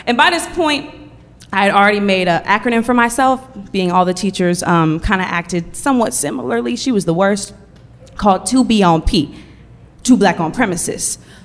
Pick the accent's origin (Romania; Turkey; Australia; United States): United States; Oakland, California; And I'm from Oakland.